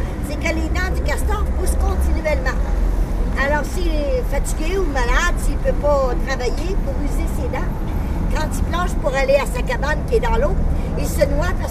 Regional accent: Quebec, Canada; nous sommes arrivés du Canada hier. Ah, nous, on habite le nord du Québec, le nord-est du Québec, la région du Saguenay-Lac-Saint-Jean. On a un fjord comme en Scandinavie, le fjord de Saguenay.

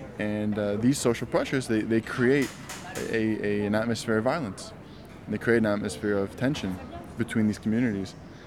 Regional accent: New York, United States; now in France; I'm American, I'm from New York.

